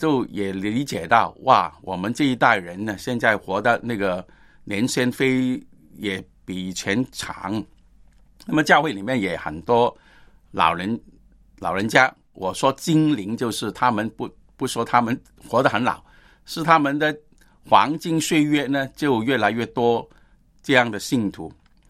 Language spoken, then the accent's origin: Chinese; China; 我们中国人呢，有时候就落在这种的状况里面